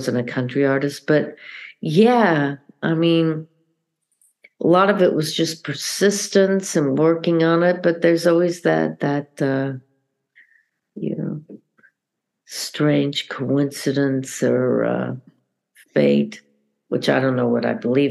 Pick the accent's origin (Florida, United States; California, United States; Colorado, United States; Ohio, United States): Colorado, United States; Denver; I'm from Denver, too. Where'd you go to school? Went to the same school. What street did you live on? We went, lived on the same street.